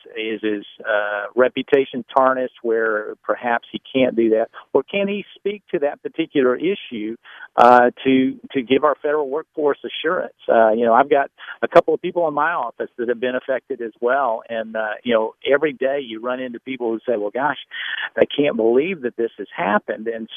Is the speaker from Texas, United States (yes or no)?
no; North Carolina, United States; I come from North Carolina, and in basketball, they call that the four-corner stall